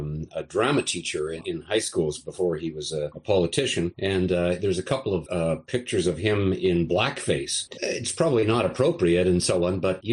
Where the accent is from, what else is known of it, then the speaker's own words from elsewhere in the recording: Canada; As a Canadian, we're really big on politeness and so on.